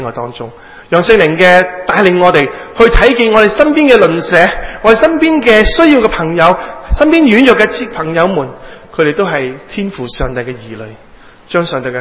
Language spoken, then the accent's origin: Cantonese; Hong Kong; accent: Cantonese; 香港人讲普通话。当然啦，佢以前讲过广东人讲普通话嘅，因为咧我啲广东腔嘅普通话咧真系非常之普通